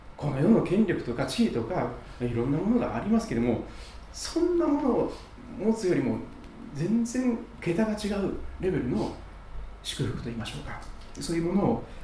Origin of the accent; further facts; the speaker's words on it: Kochi, Japan; born there; 私四国の高知県の生まれですから地引き網をやったことがありますが、